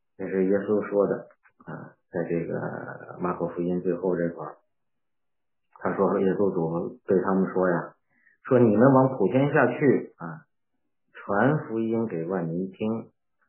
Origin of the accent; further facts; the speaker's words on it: Beijing, China; 我是北京的传道人，在北京这边土生土长的一个北京人，在那边接受了也认识了信仰，接受了主耶稣。我在北京教会，